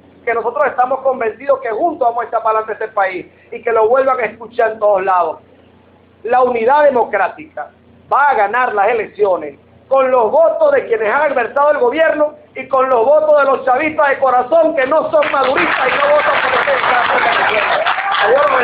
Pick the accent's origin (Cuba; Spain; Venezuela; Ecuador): Venezuela; como ciudadano, como venezolano